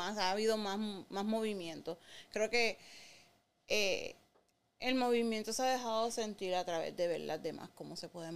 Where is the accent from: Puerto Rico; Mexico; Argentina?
Puerto Rico; accent: Puerto Rican English; Spanish is a second language; now in United States; Yo no te digo que soy gringa ni soy bilingüe full. Yo, mi inglés es un Puerto Rican English.